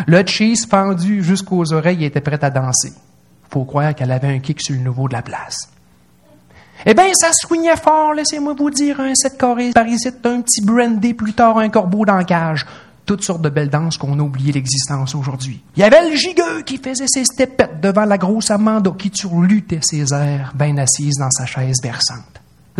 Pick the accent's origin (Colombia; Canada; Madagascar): Canada; Quebec; Parce que quand tu signes un pack par chez nous en Abitibi avec le Yob, en général, après, tu t'évanouis.